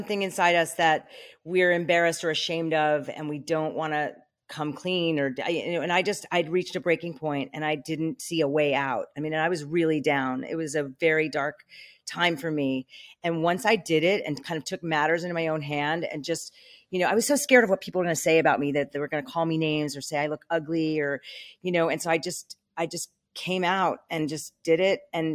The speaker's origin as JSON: {"language": "English", "region": "New York", "country": "United States", "lives_now": "Malibu, United States", "said": "I'm from New York. I'm a New Yorker through and through. My life here in Malibu is where it's at for me."}